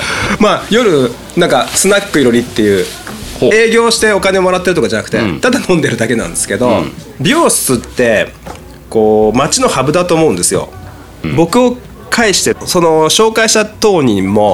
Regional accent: Izumo, Shimane, Japan; 家なんですよ。ちょっと昔の古い町並みというかが残ってる場所なんですけど、うん、出雲の中でもそこを改装したんですね、

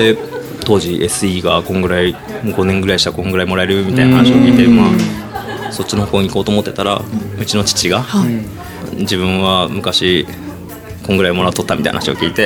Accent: Matsue, Shimane, Japan; 松江育ちの、もう大学まで島大なんで。

